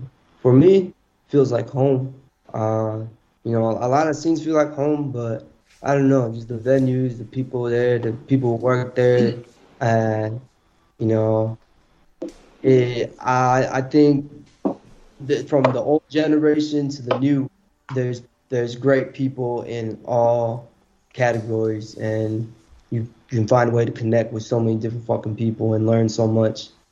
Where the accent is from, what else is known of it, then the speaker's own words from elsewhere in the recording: India; I come from India